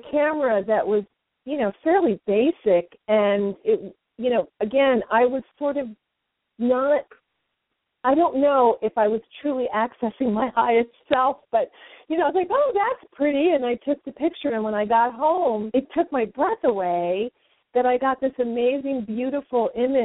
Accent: United States; I was really there just kind of walking along as an American woman in Egypt

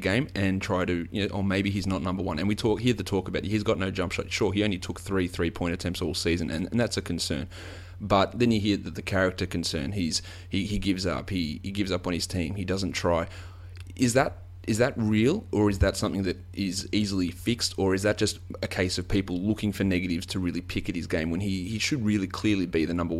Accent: Australia; Australian players, Australian sportsmen, we're generally very aggressive

